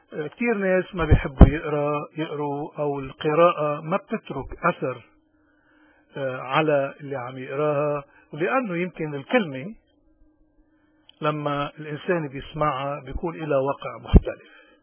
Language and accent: Arabic; Lebanon; هو المحتل نفسه عم بيعاني اكثر من اللي كان يسببه لنا نحن كلبنانيين تنعاني منه